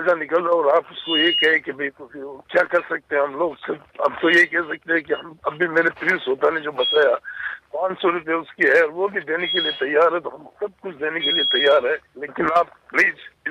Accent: Kuchaman City, Rajasthan, India; now in Saudi Arabia; मैं सर राजस्थान के नागौर डिस्ट्रिक्ट से कुचामन सिटी का रहने वाला हूँ।

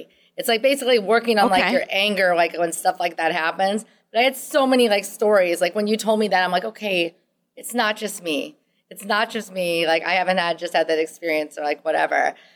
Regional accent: Midwest, United States; accent: Midwestern; so you can hear my Midwestern accent.

